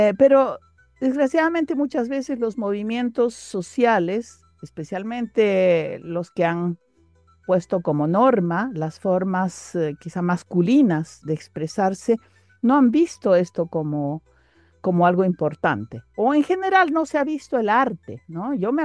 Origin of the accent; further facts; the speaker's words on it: Cusco, Peru; quechua, soy del Cusco.